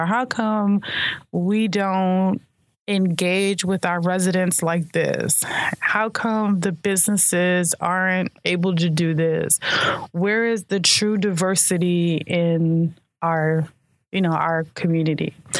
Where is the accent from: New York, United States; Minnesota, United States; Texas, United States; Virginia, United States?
New York, United States; Brooklyn; born there; now in Kissimmee, United States; I was born in Brooklyn. I moved to Poinciana, Central Florida in 2000. And I've been here ever since.